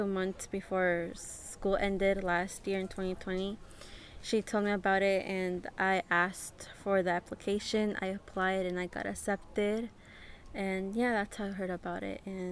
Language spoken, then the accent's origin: English; California, United States; it's kind of hot in here in this place, especially since I'm like from the Bay Area. It's more cold where I live.